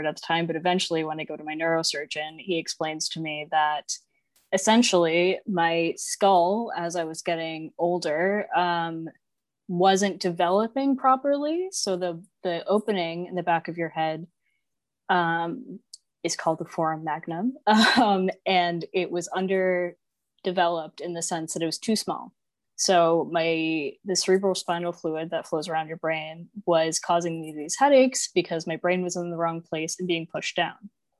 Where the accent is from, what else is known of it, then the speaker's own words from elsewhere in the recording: United States; now in Australia; I am an American that lives in Australia.